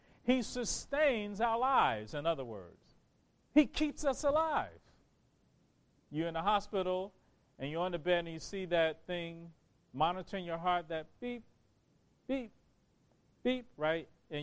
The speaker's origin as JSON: {"language": "English", "region": "New Jersey", "country": "United States", "tie": "born there", "lives_now": "Brooklyn, United States", "said": "I was born in New Jersey."}